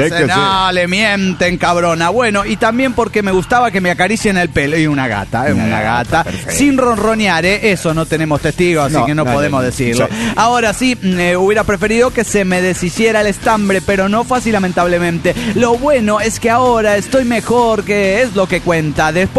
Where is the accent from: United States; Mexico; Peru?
United States; New Jersey; born there; also born or lived in Austin; now in San Marcos, United States; Sangre mexicana aquí, pero yo nací en New Jersey. Así que, bueno, ahora vivo en Austin, Texas, o vivía porque me acabo de mudar a la Universidad de San Marcos, Texas